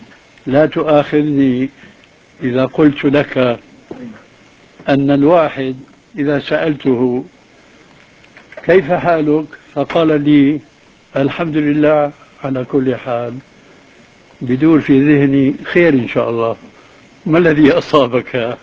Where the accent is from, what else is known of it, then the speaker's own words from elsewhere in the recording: Syria; كما يقال عندنا في سوريا كالمنشار